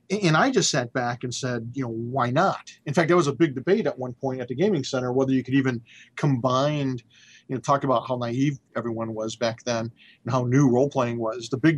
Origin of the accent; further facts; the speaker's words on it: Detroit, Michigan, United States; And I grew up in Detroit, so I wasn't afraid of, you know, Detroit at all.